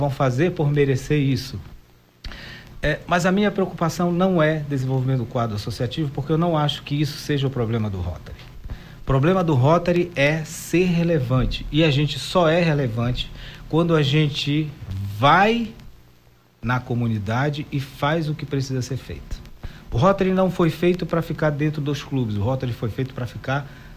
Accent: Belém, Pará, Brazil; Eu sou de Belém.

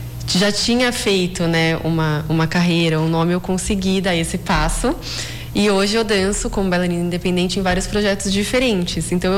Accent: São Roque, São Paulo, Brazil; Eu sou do interior de São Paulo, de São Roque.

